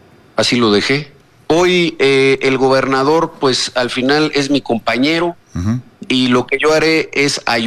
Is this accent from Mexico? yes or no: yes; Oaxaca, Mexico; el mayor de los éxitos como oaxaqueño